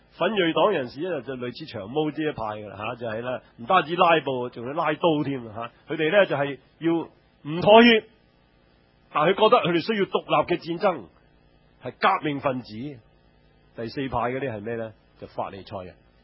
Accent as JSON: {"language": "Cantonese", "country": "Hong Kong", "said": "比起我們香港人是有過之而無不及"}